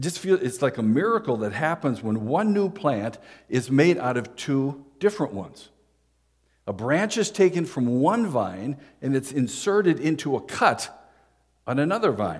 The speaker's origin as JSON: {"language": "English", "region": "Minnesota", "country": "United States", "said": "Well, I'm from Minnesota. You have to understand that. I just figured that's the way it was all in California."}